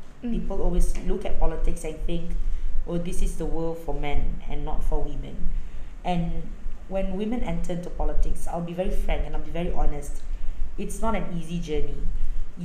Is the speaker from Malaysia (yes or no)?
yes; Malaysia; I'm a Malaysian first before I'm a Malay.